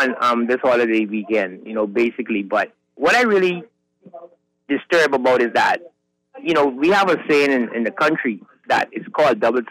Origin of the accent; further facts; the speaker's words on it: Tall Pines, New Providence, Bahamas; I'm from Tall Pines, we did not campaign, and I'm a PLP